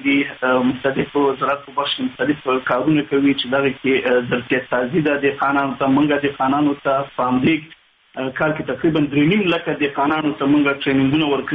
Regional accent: Kandahar, Afghanistan; مونږ له کندهار ولایت یو هارټیکلچري ولایت یو

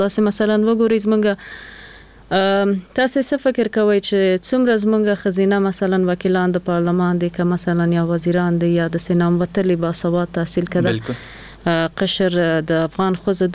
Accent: Nangarhar, Afghanistan; مونږ خو د جلال آباد یو کلی نه یو، لری کلی نه یو، بله، او لری ولسوالۍ خېوی ولسوالۍ نه

